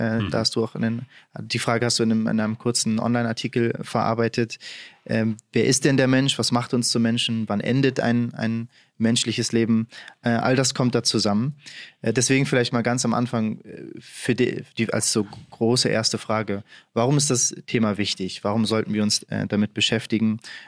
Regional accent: Hamburg, Germany; in meiner Heimatstadt Hamburg

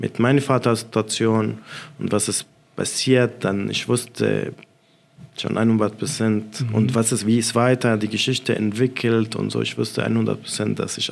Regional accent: Syria; German is a second language; now in Germany; ja, ich komme aus Syrien. Und das war, also ich glaube, da war ich nicht lange hier in Deutschland, so 2 Monate oder so.

